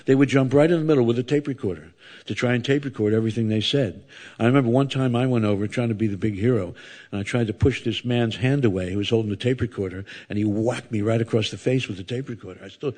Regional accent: Philadelphia, Pennsylvania, United States; I'm from Philadelphia, Pennsylvania, in America, and right across the river is New Jersey. There's a big military base in New Jersey.

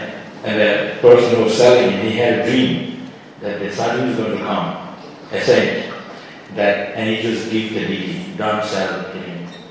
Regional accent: Shantipur, West Bengal, India; So I grew up in Shantipur. I was born in Shantipur.

